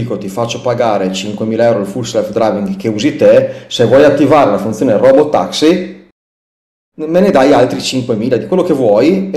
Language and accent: Italian; Liguria, Italy; però sono anche ligure.